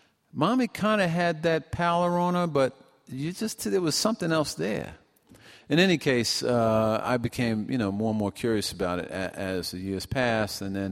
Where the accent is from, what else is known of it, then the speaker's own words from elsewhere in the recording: Brooklyn, New York, United States; born there; Well, before Brooklyn became Portland, I was born in Brooklyn, New York.